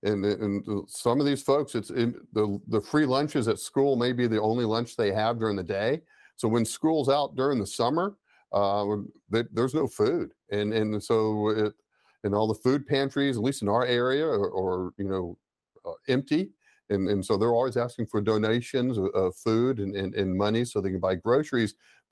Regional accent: Gainesville, Florida, United States; I grew up in the Boys and Girls Club in Gainesville, Florida.

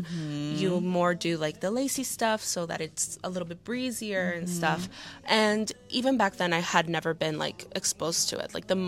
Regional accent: Mexico; now in Orlando, United States; I am here from Orlando, Florida. Oh, nice. But originally, I'm from Mexico. I was raised there, and it's going to have a special place in my heart.

